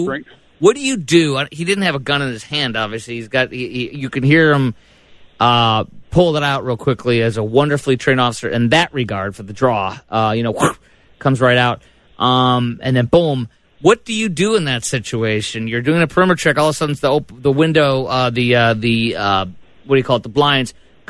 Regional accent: Chicago, Illinois, United States; You know, I grew up in the Midwest in Chicago, and I used to think that I used to think when I was an aspiring broadcaster back in the day, I used to think that we were the ones who did not have an accent.

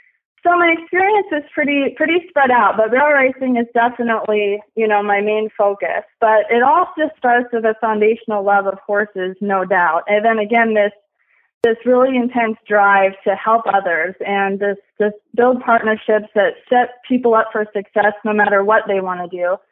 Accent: North Dakota, United States; and I grew up in North Dakota, and it wasn't exactly the ideal environment for rodeoing either.

